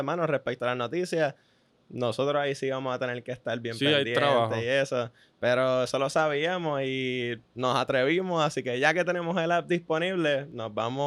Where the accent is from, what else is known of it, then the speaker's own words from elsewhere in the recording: Puerto Rico; Soy boricua y soy súper orgulloso de ser boricua.